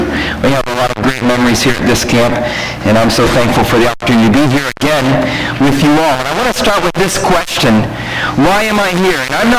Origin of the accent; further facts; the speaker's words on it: Nebraska, United States; also born or lived in Kansas; I was born in Kansas. My family's from Nebraska.